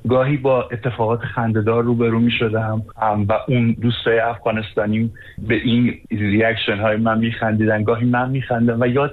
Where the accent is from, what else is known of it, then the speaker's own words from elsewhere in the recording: Iran; من متاسفانه نه تنها ایرانی گک نیستم بلکه ایرانی هستم.